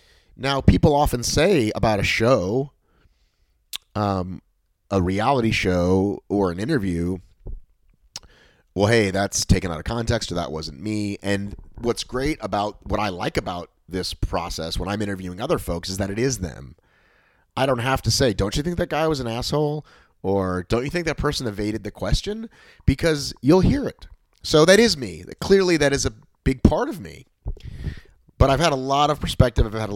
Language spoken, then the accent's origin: English; Boston, Massachusetts, United States; No, of course you can. I'm not from here. Yeah. I'm from Boston, of all places. I'm a damn Yankee, but I love it here. I choose to raise my family here.